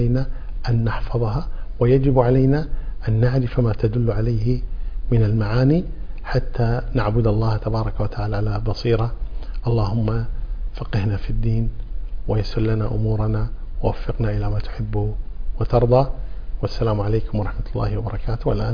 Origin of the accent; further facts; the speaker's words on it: Kuwait; وهذه كلمة يعني مشهورة عندنا في الكويت